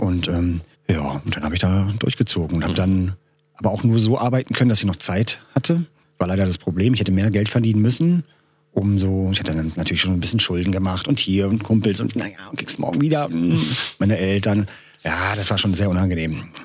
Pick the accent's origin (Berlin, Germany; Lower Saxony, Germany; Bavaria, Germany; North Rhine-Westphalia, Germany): Berlin, Germany; Wir kommen beide aus Mitte, wir sind ja zusammen aufgewachsen, in derselben Straße in Berlin